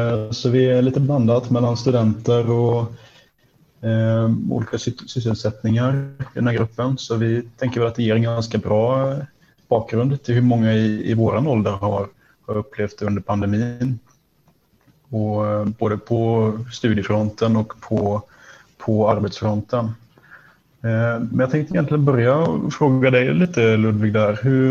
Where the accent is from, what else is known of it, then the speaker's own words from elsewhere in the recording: Mölndal, Västra Götaland County, Sweden; Jag är 23 år gammal. Jag kommer från Mölndal där jag bott hela livet.